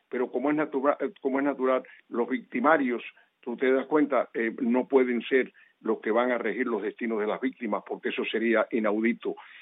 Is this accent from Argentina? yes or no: no; Cuba; now in United States; porque mis hijos son americanos, yo soy americano, pero sin embargo, caramba, todos los cubanos que salimos de Cuba, pues traemos a Cuba dentro, la patria la llevamos dentro.